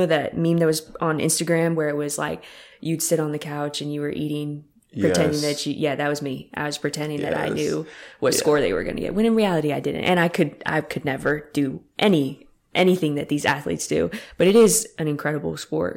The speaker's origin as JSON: {"language": "English", "region": "Washington", "country": "United States", "said": "I'm from Washington."}